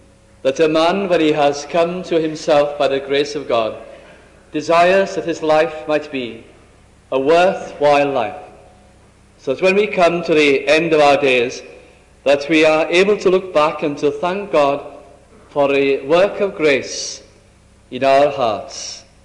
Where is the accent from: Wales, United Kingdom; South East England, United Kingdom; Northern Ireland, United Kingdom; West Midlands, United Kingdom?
Wales, United Kingdom; When I go to my hometown, I haven't been there for many, many years, but when I go to a little town in North Wales, I had my early childhood there.